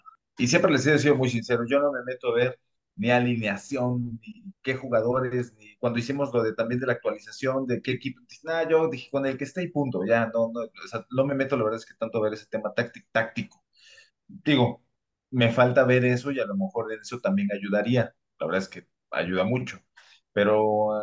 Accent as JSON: {"language": "Spanish", "town": "Córdoba", "region": "Veracruz", "country": "Mexico", "said": "Yo soy de Córdoba, Veracruz, así que desde aquí le mando un saludo a todos."}